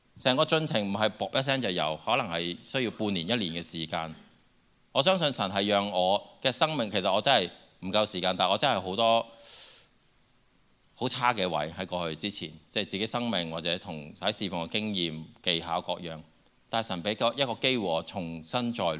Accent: China; 我们中国人仍然是看小自己

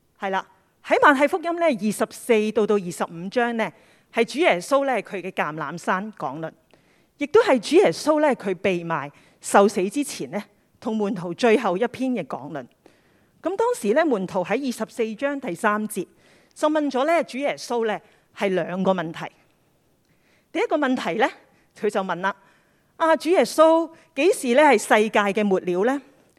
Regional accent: Hong Kong; 但是以我们香港人的性格

